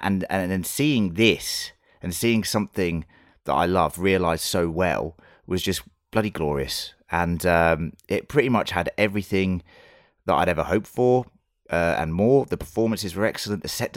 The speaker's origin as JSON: {"language": "English", "country": "United Kingdom", "lives_now": "Australia", "said": "Obviously, being British"}